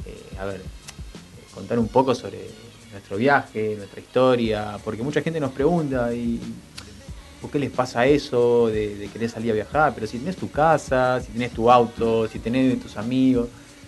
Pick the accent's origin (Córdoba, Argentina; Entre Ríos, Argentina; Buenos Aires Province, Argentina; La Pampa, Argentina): Buenos Aires Province, Argentina; Avellaneda; Yo soy acá, nací acá en Avellaneda de toda mi vida, tengo 28 años.